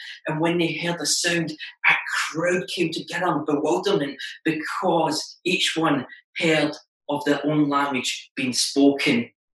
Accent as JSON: {"language": "English", "region": "Scotland", "country": "United Kingdom", "accent": "Scottish", "said": "Some of you sitting there today are thinking, is this guy speaking English? Yes, I am. It's just my strong Scottish accent."}